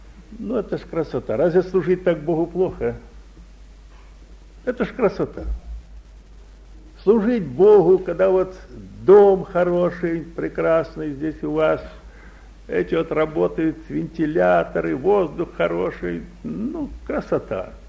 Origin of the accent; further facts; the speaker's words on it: Russia; Я из России.